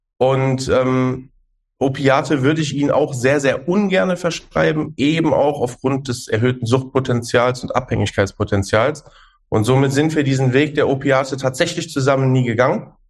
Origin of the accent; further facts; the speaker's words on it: North Rhine-Westphalia, Germany; ich bin 36 Jahre alt. Ich komme hier aus der Gegend von Düsseldorf